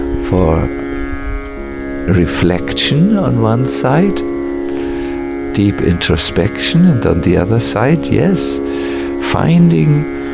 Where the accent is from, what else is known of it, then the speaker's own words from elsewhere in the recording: Germany; accent: German; English is a second language; I see some of you still struggling to understand my German accent, which is very pronounced, I know.